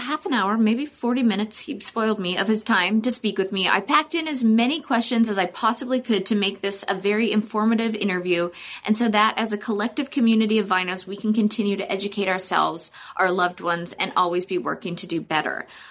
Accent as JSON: {"language": "English", "region": "Alberta", "country": "Canada", "moved": "as an adult", "lives_now": "Vancouver, Canada", "said": "Okay, so I'm actually from like a really small town in Alberta, Canada. And so you'd think I would be used to the cold, but I'm not. And then I moved to Vancouver when I was like 19"}